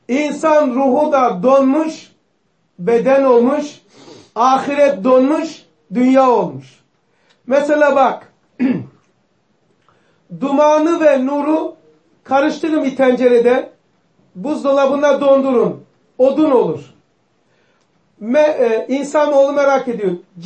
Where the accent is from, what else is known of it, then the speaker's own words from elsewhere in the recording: Pazar, Rize, Turkey; Ben Avramitliyim, pazarlıyım. Tanımayanlar için söylüyorum.